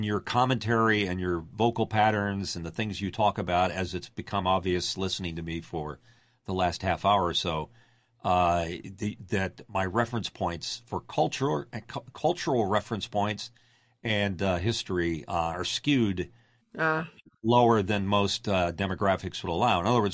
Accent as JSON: {"language": "English", "town": "Philadelphia", "region": "Pennsylvania", "country": "United States", "tie": "born or raised there", "said": "they were bringing me back to Philadelphia. So I said, wow, this is cool. I'm coming back to my hometown."}